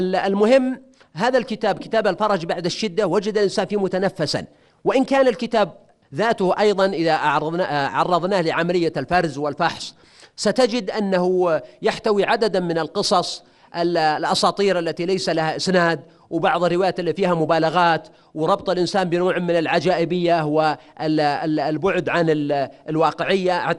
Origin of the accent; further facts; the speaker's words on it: Buraidah, Al-Qassim, Saudi Arabia; أذكر من كان عندنا في بريدة مجموعة مكتبات تجارية